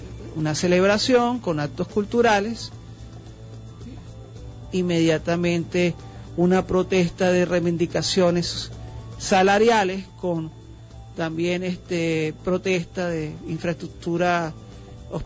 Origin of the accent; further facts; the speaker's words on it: Venezuela; Todo esto estamos nosotros como venezolanos viviendo.